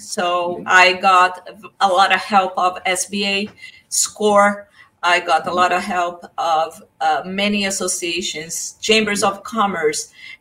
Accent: Brazil; moved away as an adult; So I grew up in Brazil. I went to college for marketing. At the age of 19

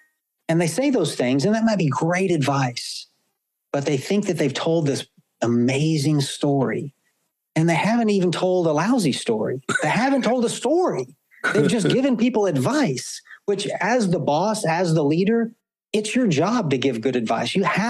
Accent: the South, United States; when I was a kid, Josh, growing up in the South, you know, my mom would say … if you don't quit telling stories, I'm going to switch your behind.

